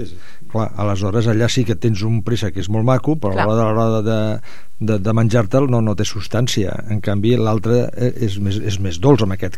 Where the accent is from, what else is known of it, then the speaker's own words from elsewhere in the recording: Tudela, Navarre, Spain; Sí, jo sóc de Tudela